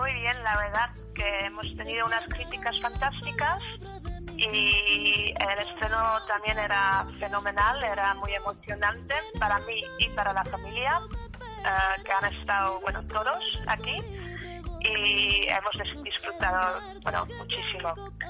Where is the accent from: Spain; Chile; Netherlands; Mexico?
Netherlands; yo soy media española, media holandesa, pero estoy viviendo toda mi vida en Holanda ya.